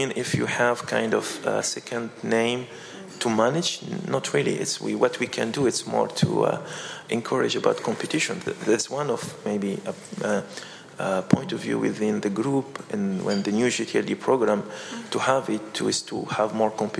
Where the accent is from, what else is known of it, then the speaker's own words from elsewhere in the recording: Tunisia; English is a second language; Myself, I'm coming from Tunisia.